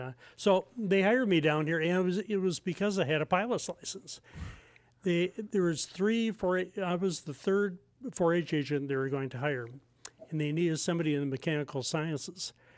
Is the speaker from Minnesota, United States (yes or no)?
yes; Minneapolis, Minnesota, United States; moved away; Okay, when I was growing up in Minneapolis, there was a TV host that did he was sponsored by North Central Airlines at the time.